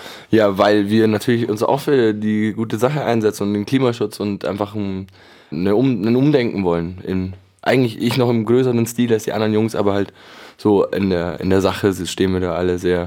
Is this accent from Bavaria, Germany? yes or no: yes; Munich, Bavaria, Germany; Boah, was ist München für mich? Ja, meine Heimat auf jeden Fall, wo ich immer wieder zurückkehren werde.